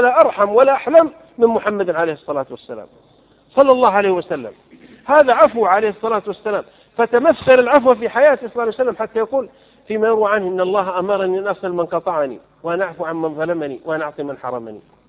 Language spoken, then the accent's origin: Arabic; south, Saudi Arabia; أنا وأنا صغير في الجنوب، أنا من قبائل الجنوب